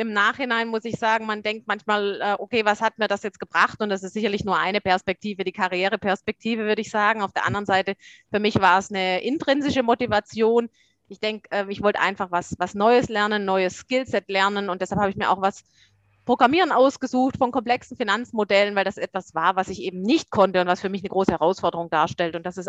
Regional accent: Southern Germany, Germany; Ja, ich bin, wie man vielleicht an meinem Dialekt hört, ja aus Süddeutschland und bin der Schweiz schon immer sehr verbunden. Meine Oma kommt vom Bodensee und als Kind war ich eben auch schon oft in der Schweiz.

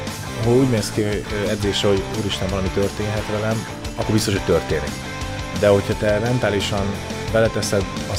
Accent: Szeged, Csongrád-Csanád, Hungary; also born or lived in Székesfehérvár; Fehérvárból kevés maradt meg, hiszen egy éves koromban kerültünk le Szegedre, ugye apukám vállalatott kosárlabdázó volt, úgyhogy ő, akkor én születtem Fehérváron

